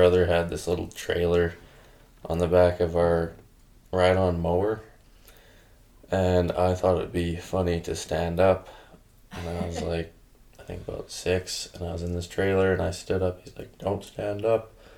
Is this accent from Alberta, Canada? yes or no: yes; High River, Alberta, Canada; also born or lived in Airdrie; Well, I spent most of my life here in Hard River. So, originally, when I was about 4, I think, we moved from Airdrie, my family and I, to Hard River.